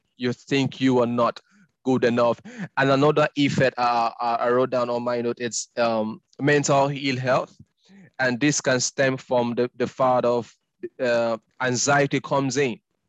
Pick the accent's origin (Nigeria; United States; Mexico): Nigeria; It was difficult back home, so you had to come from Nigeria. I'm Nigerian, by the way